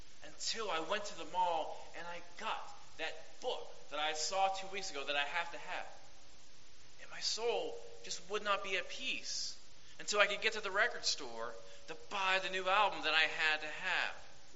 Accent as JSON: {"language": "English", "town": "Wheeling", "region": "West Virginia", "country": "United States", "tie": "born or raised there", "said": "When I was growing up in the Christian church in Wheeling, we did not do what is called passing the peace"}